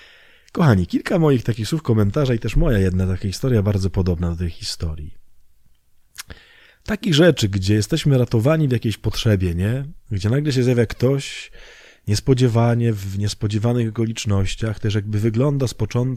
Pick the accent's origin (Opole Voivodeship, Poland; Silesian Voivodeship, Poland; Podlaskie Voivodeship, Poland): Silesian Voivodeship, Poland; Myszków; Ja jestem z Myszkowa spod Częstochowy, nie?